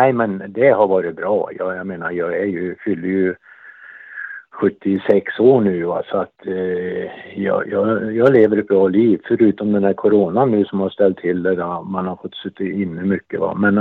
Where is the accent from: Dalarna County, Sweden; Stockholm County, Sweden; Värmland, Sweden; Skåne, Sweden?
Värmland, Sweden; Rennberg; also born or lived in Torsby; Jag bodde till jag var 8-9 år uppe i Rennberg som ligger vid norska gränsen, 3 mil norr om Torsby.